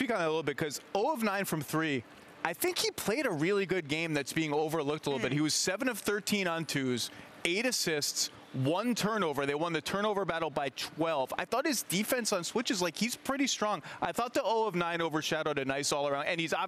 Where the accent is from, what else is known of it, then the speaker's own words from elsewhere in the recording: New York, United States; I'm a New Yorker, just a little different. There's a little